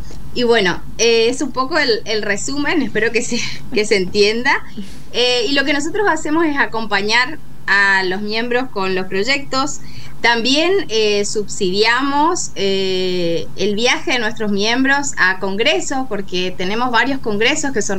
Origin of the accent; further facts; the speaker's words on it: Misiones, Argentina; los misioneros también estamos por todos lados. Sí. Yo vengo, soy muy, muy, muy defensora de mi provincia, de mi tierra colorada